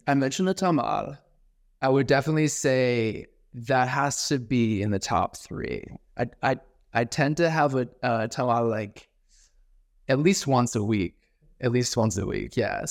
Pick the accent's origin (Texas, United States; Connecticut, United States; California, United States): Connecticut, United States; New Haven; also born or lived in New York City, United States; So I've lived a lot of my life in New York City, but also I grew up in Connecticut. on the shoreline of Connecticut, on the Atlantic Ocean there, with Long Island Sound. The city that I'm from is called New Haven, Connecticut